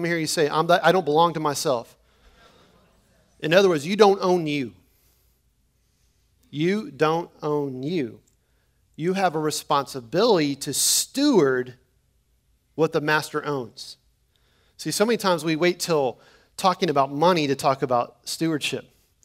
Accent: United States; The pride that I have flowing out of being American is because God has sent me to this nation to be a light inside of it.

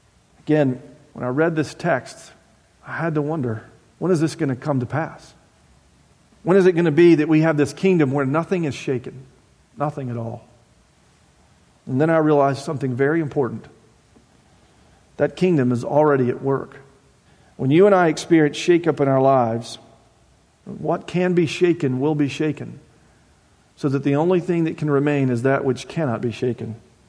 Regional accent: Bristol, Tennessee, United States; a few weeks ago, I was back in my hometown in Bristol, Tennessee.

